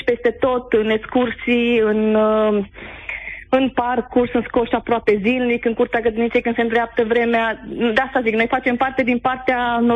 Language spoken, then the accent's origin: Romanian; Sibiu, Sibiu County, Romania; de la Sibiu sunt.